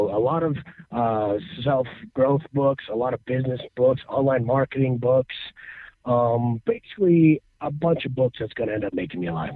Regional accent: Utah, United States; Yeah, I'm from Utah, so I got to make sure I try not to swear.

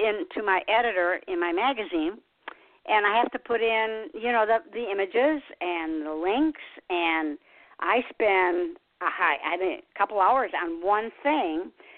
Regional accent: Detroit, Michigan, United States; I came from Detroit, so we had three newspapers, the Free Press, the News, and the Times.

